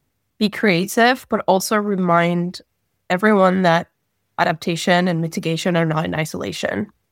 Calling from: Brussels, Belgium; Hi, yes, I'm calling from Brussels

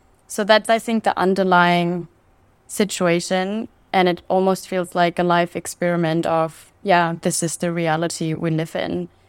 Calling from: Belém, Pará, Brazil; And I'm calling in from Belém in Brazil. Actually, it's, I think, pronounced Belém. You don't really pronounce the M.

